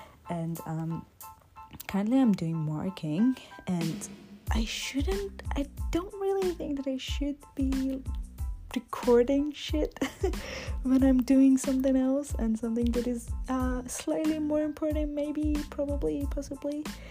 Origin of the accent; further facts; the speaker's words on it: Iran; moved away as an adult; now in Wollongong, Australia; I am recording this from Wollongong, Australia. Oh yeah, I made it. I left Iran about a year and a half, a whole year and a half ago.